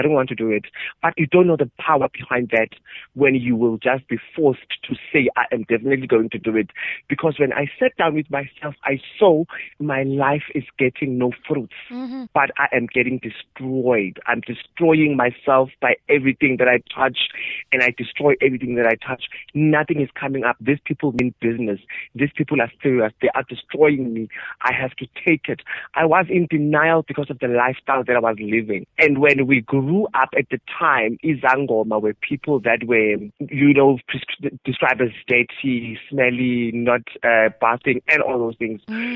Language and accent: English; Embalenhle, Mpumalanga, South Africa; She's from Embalenhle, which is in Secunda, Mpumalanga, that side. So I grew up in Mpumalanga, Embalenhle.